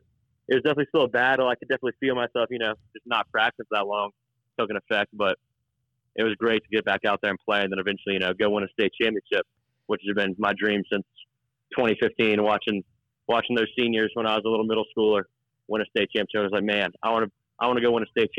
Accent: Baton Rouge, Louisiana, United States; You know, that's been a dream growing up in Baton Rouge and everything.

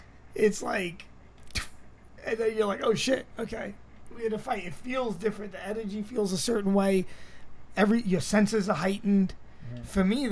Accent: Brooklyn, New York, United States; I'm a little, I'm from Brooklyn.

